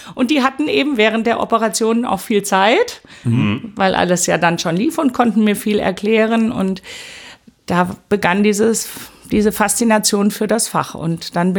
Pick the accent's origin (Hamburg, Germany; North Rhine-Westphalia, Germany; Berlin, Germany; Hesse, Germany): North Rhine-Westphalia, Germany; Mettmann; also born or lived in Essen; Und dann aber in Mettmann im Rheinland aufgewachsen. Bin dann zum Studium nach Würzburg gegangen, habe dort und in München dann zu Ende studiert.